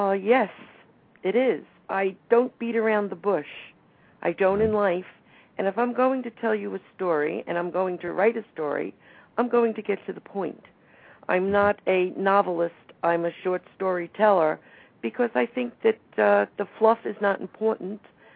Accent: New York, United States; Yes, and as a New Yorker, I think we all need to be prepared

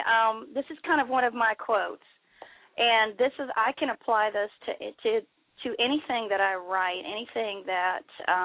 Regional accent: Kentucky, United States; you know, I'm from Kentucky.

